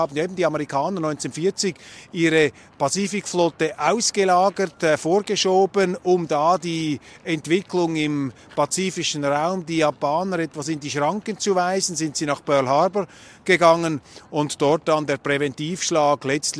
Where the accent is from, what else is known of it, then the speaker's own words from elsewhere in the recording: Switzerland; Und für mich als Schweizer hat die Stadt Los Angeles einen ganz speziellen Reiz, eben weil sie so anders ist als alles, was wir in Europa kennen.